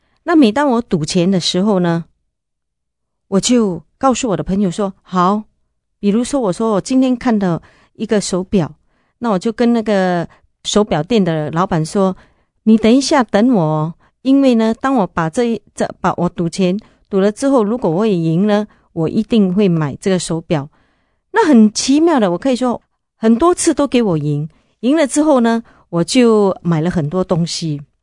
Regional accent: Singapore; 我是从新加坡来的。我从小的时候呢，生长在一个不是很富有的家庭。

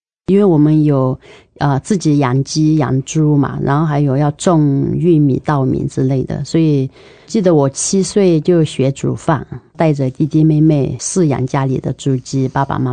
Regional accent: Myanmar; moved away as an adult; now in Keelung, Taiwan; 我来自缅甸跟中国的一个交界，可能是在缅甸地图上不容易找到的一个地方，在一个没电没水没路的地方，我来自那样的一个山区。

